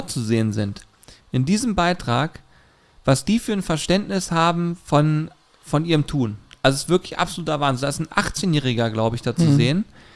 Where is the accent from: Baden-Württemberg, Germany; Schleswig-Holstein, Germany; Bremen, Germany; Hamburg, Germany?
Hamburg, Germany; ich komme aus Hamburg